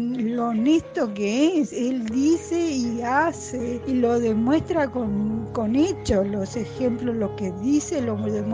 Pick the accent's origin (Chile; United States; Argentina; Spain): Argentina; y eso me llena de orgullo y me da más dignidad de decir que soy argentina.